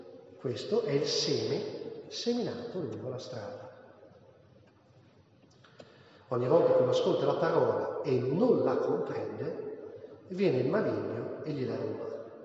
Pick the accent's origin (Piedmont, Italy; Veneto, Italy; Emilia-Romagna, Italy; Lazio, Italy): Emilia-Romagna, Italy; Cento; io sono di Cento, zona di Cento, da noi avevamo le pere